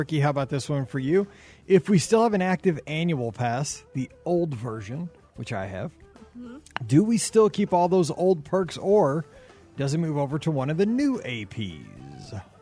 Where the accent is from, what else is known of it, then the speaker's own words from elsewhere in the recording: Missouri, United States; I'm from Missouri and I'm not DVC.